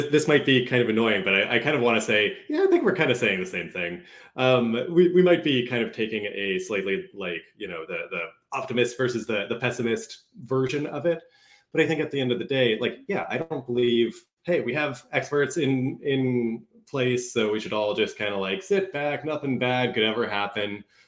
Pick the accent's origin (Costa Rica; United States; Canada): Canada; Yeah, I'm also not American, so it's kind of like, oh. I'm Canadian, so I get a pass on like all things American history.